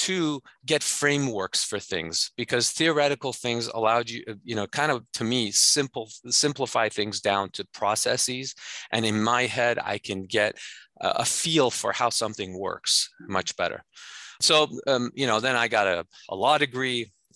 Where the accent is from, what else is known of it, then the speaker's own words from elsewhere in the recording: Iran; moved away; I'm a first generation immigrant. We came here from Iran. My dad had his own business. He had a construction business and it back in Iran.